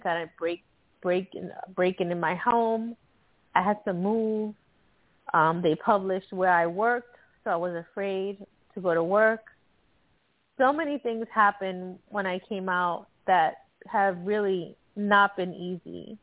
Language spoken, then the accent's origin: English; Miami, Florida, United States; And I said, yeah, I'm the girl from Miami.